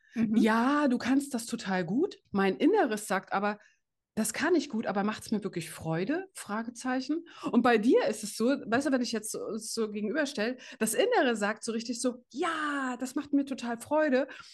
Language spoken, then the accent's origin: German; East Germany, Germany; Also ich bin ja im Osten aufgewachsen